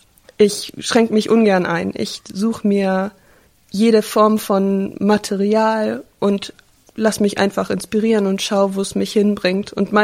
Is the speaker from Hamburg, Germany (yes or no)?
yes; Hamburg, Germany; born there; Ich bin 34 Jahre alt und ich bin in Hamburg geboren.